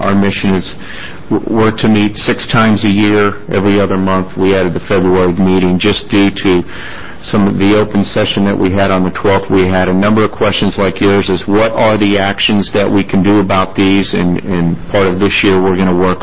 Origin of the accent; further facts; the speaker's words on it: Boston, Massachusetts, United States; I grew up high school in the Boston area, and technical high schools, I think, are a big positive.